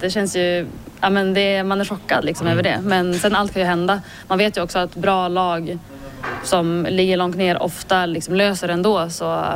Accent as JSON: {"language": "Swedish", "town": "Skellefteå", "region": "Västerbotten County", "country": "Sweden", "said": "Morön i Elitettan som också ligger i Skellefteå, där jag är från."}